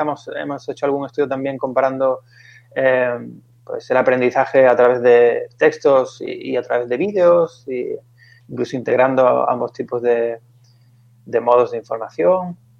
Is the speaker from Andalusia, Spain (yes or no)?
yes; Seville, Andalusia, Spain; now in Valencia, Spain; yo soy de Sevilla. Y bueno, pues por avatares del destino acabé en Valencia